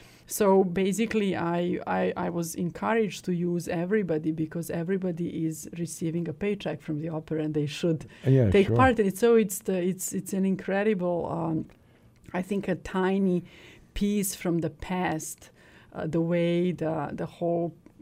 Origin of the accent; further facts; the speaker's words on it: Novi Sad, Vojvodina, Serbia; And in my hometown, Novi Sad, they're celebrating the 150th anniversary of the National Theater